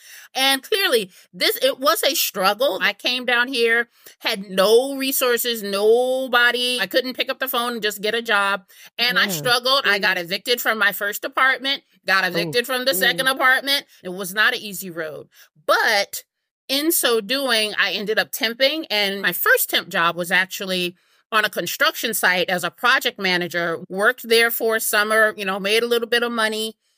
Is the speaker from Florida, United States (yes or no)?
no; Harlem, New York, United States; I'm originally from New York. I'm from Harlem, the daughter of a single parent, grew up very, very poor.